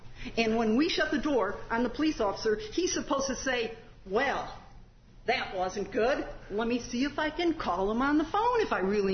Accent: Chicago, Illinois, United States; I'm from Chicago, I call it a slam-bam, thank-you-ma'am arrest.

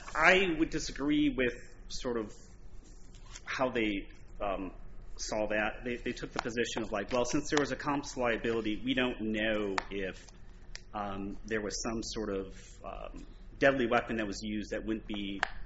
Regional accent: Wisconsin, United States; You know, I'm from Wisconsin.

